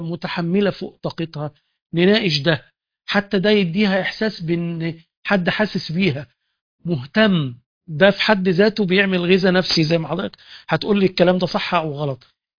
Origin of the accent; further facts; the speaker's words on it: Egypt; واحنا كمصريين